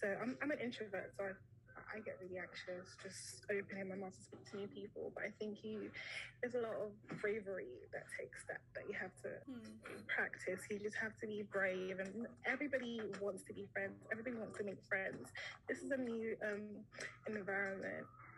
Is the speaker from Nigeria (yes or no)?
yes; Nigeria; I'm in my third year of anthropology and law at LSE, and I'm from Nigeria.